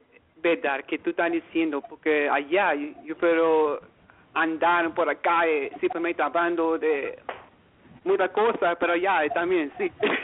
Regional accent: United States; I travel to a few spots outside the U.S., but when I tell them I'm American, they start to, like you were saying, they give me a lot of respect.

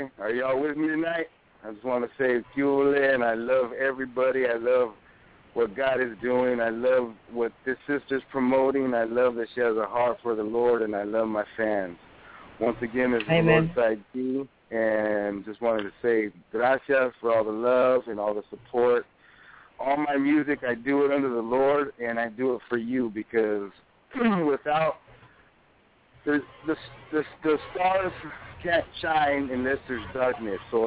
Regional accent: California, United States; So with that being said, I grew up gangster mentality all my life. Born and raised in the Central Coast, 805, of course.

